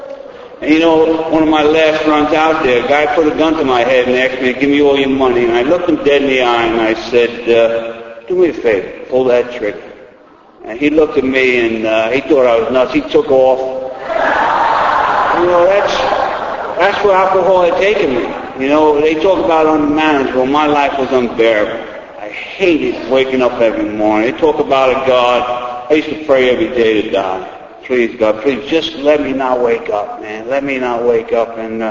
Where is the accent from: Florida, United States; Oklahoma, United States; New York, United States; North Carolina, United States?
New York, United States; Queens; I grew up in Queens, one of nine kids. My father was a New York City cop, and I was the youngest boy.